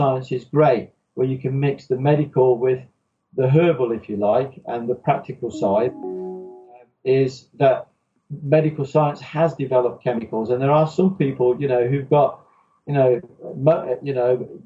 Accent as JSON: {"language": "English", "region": "Sicily", "country": "Italy", "moved": "yes", "said": "I had a lot of fights because obviously I came from Sicily, but it wasn't really bullying."}